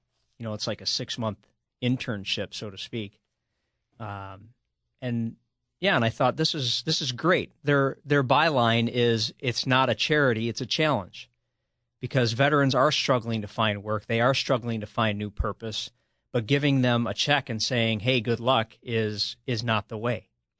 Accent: Minnesota, United States; You know, I'm from Minnesota.

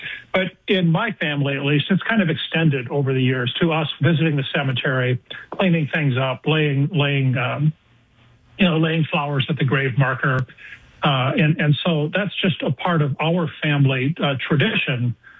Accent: Mankato, Minnesota, United States; I'm from Mankato originally

